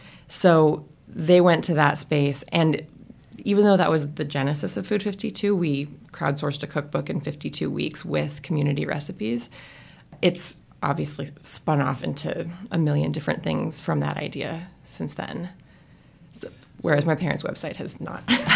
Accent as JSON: {"language": "English", "region": "California", "country": "United States", "tie": "born or raised there", "said": "I grew up in Northern California."}